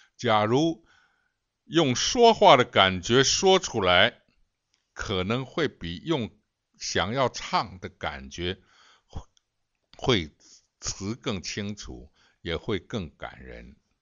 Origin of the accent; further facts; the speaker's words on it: Fujian, China; accent: Minnan; now in Beijing, China; 像我是福建人，我至今说话在北京待了50年了，我说话还有闽南口音呢，我是闽南人。